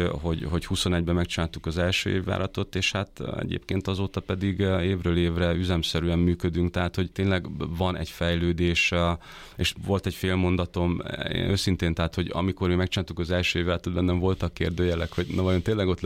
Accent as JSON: {"language": "Hungarian", "town": "Szekszárd", "region": "Tolna", "country": "Hungary", "tie": "born or raised there", "moved": "yes", "lives_now": "Budapest, Hungary", "said": "én Szekszárdon nőttem fel, tehát ugye alapból engem odaköt a gyerekkorom, a család, és tulajdonképpen, amikor felkerültem Budapestre, akkor azért vissza-vissza járkáltam Szekszárdon"}